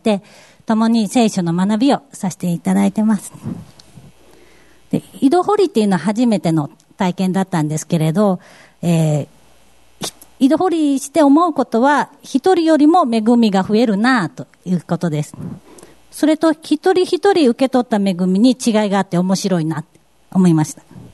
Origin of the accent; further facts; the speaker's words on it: Kochi, Japan; now in Marugame, Japan; 私は高知県出身で去年の年末に香川県丸亀市に引っ越してきました。